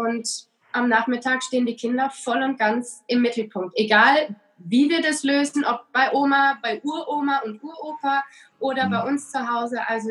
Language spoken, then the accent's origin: German; Rhineland-Palatinate, Germany; Ich bin in Rheinland-Pfalz groß geworden, an der wunderschönen Weinstraße.